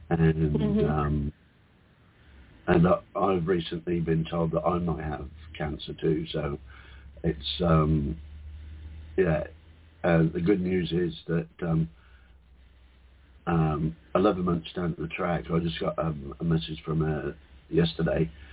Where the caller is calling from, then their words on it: Queensland, Australia; it's another beautiful morning here in paradise in the Whitsunday Islands.